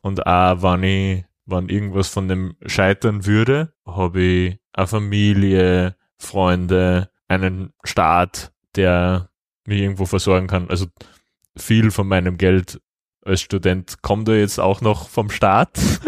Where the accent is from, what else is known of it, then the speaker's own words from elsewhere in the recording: Upper Austria, Austria; now in Vienna, Austria; aufgewachsen in Oberösterreich, bin 24 Jahre alt, ich studiere Lehramt Mathe Physik an der Hauptuni in Wien und wohne jetzt auch seit 6 Jahren in Wien.